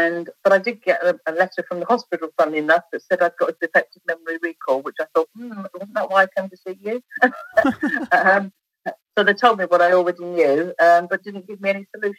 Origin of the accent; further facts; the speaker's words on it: London, United Kingdom; born there; I was born in London, England.